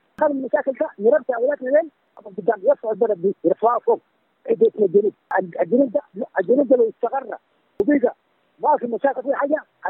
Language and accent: Arabic; Khartoum, Sudan; أنا من الخرطوم هنا.